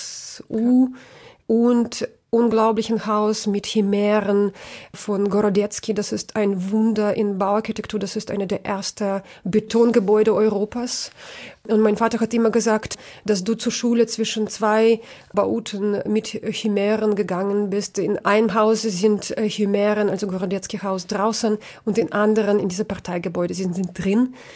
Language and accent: German; Kyiv, Ukraine; German is a second language; Und mein Kiew war erst ganz zentral. Also ich bin tatsächlich in Institutska Straße geboren.